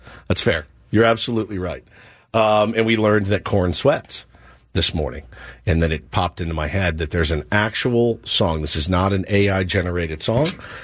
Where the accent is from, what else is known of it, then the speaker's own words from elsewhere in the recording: Texas, United States; I've never farmed anything in my life just because I'm from Texas.